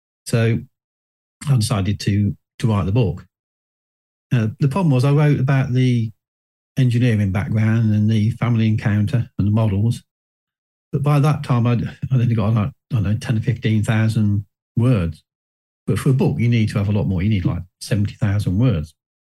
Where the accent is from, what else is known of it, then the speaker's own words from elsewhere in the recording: Hinckley, East Midlands, United Kingdom; my hometown of Hinckley in Leicestershire.